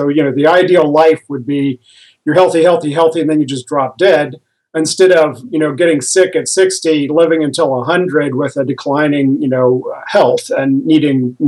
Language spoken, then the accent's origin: English; Columbus, Ohio, United States; I found a woman who was an expert in possession trance at Ohio State University, and I'm from Columbus, Ohio.